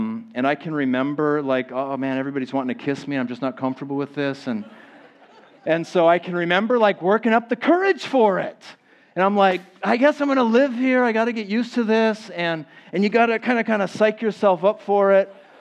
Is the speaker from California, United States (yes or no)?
no; Minnesota, United States; now in Miami, United States; I grew up in Minnesota, and I moved to Florida as soon as I could. And I settled in Miami.